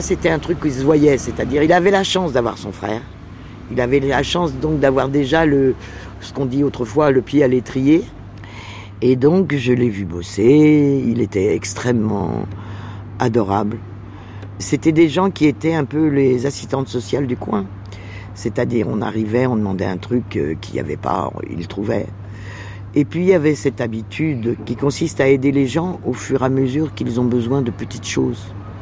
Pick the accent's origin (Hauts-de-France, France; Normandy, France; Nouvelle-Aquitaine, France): Nouvelle-Aquitaine, France; je suis des Deux-Sèvres.